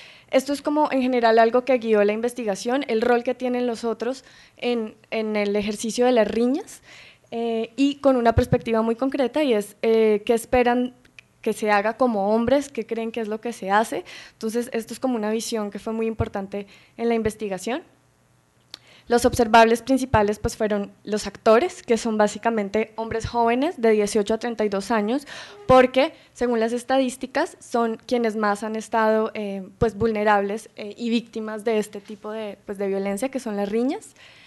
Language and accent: Spanish; Colombia; now in Mexico; Yo soy colombiana, soy antropóloga